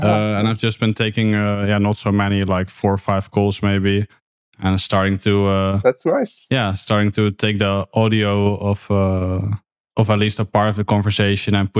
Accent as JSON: {"language": "English", "country": "Netherlands", "said": "The Netherlands as well."}